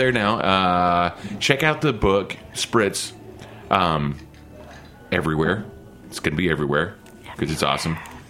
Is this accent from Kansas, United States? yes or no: no; Oklahoma, United States; I'm from Oklahoma. We did the two step.